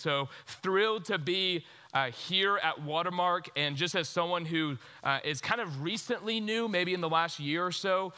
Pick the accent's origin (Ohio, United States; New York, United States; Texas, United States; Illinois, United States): Texas, United States; Houston; I grew up in Houston, went to a little school in College Station called Texas A&M.